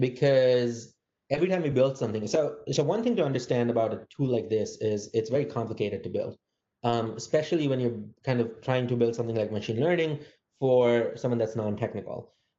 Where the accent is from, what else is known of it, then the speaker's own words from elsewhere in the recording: India; now in San Francisco, United States; I grew up in India and kind of ended up starting a company in India.